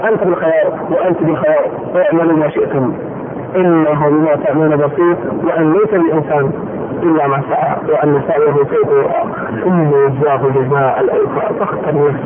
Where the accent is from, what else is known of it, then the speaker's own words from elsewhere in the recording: Saudi Arabia; فهو والله من اطرف الاسر عندنا في السعودية